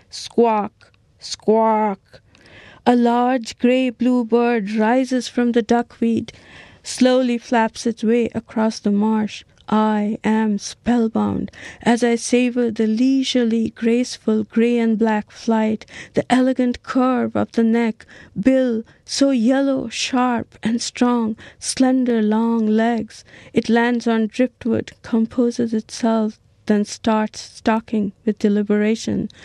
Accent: Niskayuna, New York, United States; I'm from Niskayuna, New York. It's about 18 miles from Albany, the capital of New York.

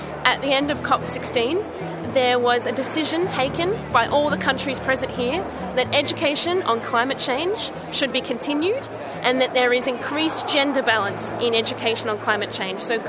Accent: Canberra, Australian Capital Territory, Australia; I'm from Canberra in Australia.

